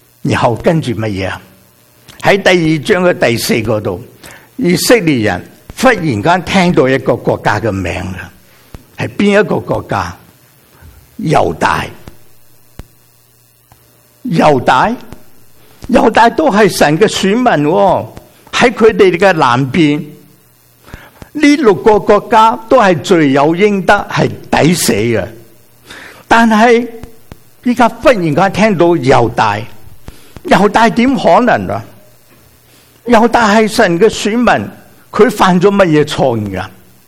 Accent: Guangdong, China; 是不是我们广东人会说

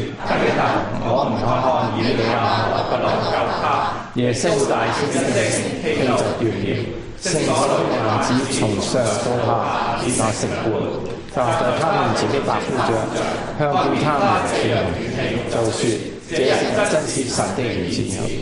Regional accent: Guangdong, China; 我哋廣東人雖然人唔好多，但係我哋參與侍奉嘅係好多嘅機會

